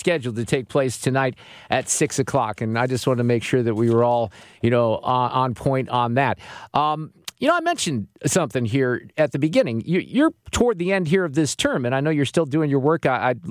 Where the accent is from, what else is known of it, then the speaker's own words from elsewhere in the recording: United States; I care as an American when I see people coming over the border